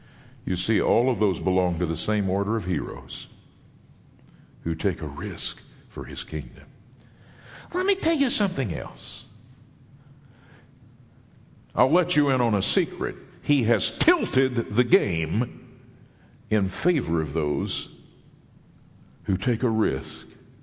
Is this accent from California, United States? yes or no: no; Fort Worth, Texas, United States; in my hometown, Fort Worth, if you went down on East Lancaster near I-35, guys hanging out on the street